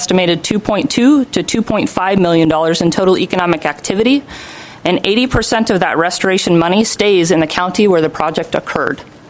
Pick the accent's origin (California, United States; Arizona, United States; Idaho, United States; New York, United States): Idaho, United States; I come from Idaho, where I had an opportunity to work with a tribe over there in my graduate research